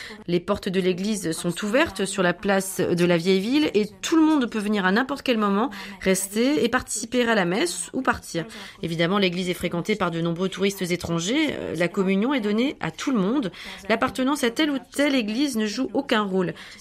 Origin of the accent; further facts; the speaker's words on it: Louny, Ústí nad Labem Region, Czechia; Je suis originaire de la ville de Louny, située en Bohême du Nord, qui a une tradition hussite.